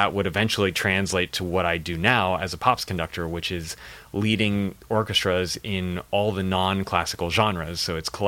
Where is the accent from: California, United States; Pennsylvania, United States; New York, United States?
California, United States; San Diego; Well, I grew up primarily in San Diego, so that was, I was SoCal raised